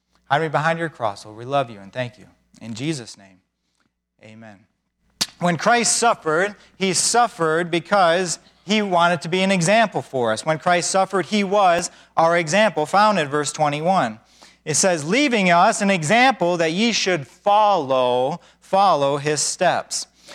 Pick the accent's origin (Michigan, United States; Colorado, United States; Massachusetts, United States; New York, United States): Michigan, United States; When we're in Michigan, we're from Michigan, and we have the snow piles, or we have a foot of snow